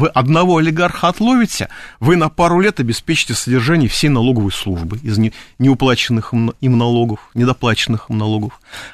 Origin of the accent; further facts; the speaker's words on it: Moscow, Russia; я москвич.